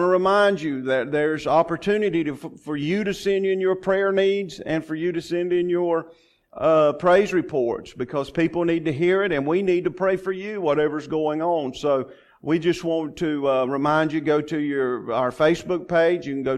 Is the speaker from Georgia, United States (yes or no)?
yes; Georgia, United States; I was born and raised in Pierce County and Brantley County, Georgia